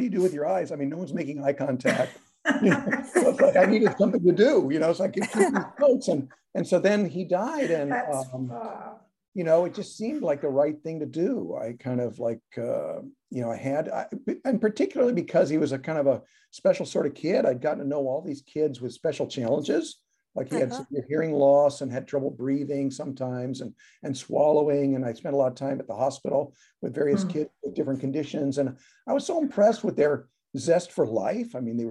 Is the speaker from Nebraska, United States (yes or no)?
yes; Omaha, Nebraska, United States; now in Chicago, United States; That's right. I grew up in Nebraska. Yeah, in Omaha.